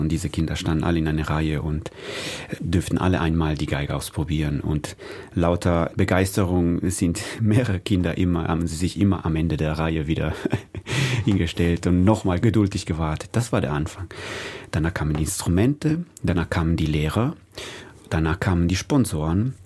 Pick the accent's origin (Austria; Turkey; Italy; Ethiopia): Italy; ich als Italiener